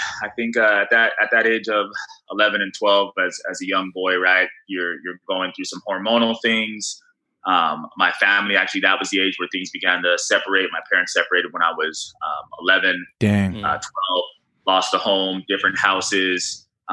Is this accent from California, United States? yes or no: yes; La Mirada, California, United States; even growing up in La Mirada, where most kids aren't working